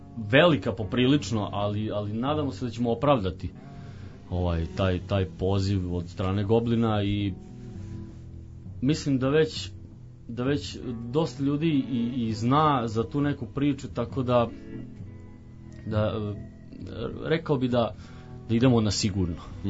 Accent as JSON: {"language": "Serbian", "region": "Vojvodina", "country": "Serbia", "said": "dolazimo baš sa svih strana Bačke"}